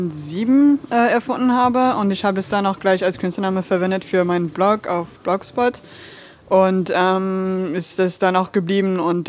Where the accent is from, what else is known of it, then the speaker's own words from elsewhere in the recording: France; now in Berlin, Germany; Ich bin in Frankreich geboren und auch groß geworden. Und meine Eltern sind beide aus den USA und haben auch eine Zeit in Schweden gelebt. Und ich wohne seit 2010 in Berlin.